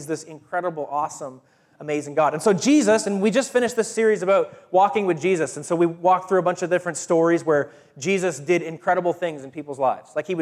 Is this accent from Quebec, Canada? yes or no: no; New Brunswick, Canada; now in Thunder Bay, Canada; my wife and I and our kids, we're from the East Coast. We're from New Brunswick.